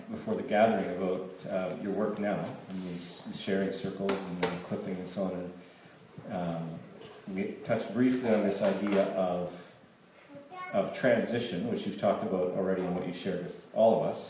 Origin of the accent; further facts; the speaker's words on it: Canada; I'm a Canadian, and I'm really pleased to be, and the more of the world I see, the more I feel that way.